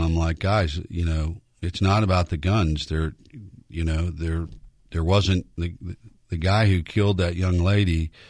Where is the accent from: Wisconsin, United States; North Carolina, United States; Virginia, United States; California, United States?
Virginia, United States; And I'm still an American. I'm still a Virginian, and I'm a Republican.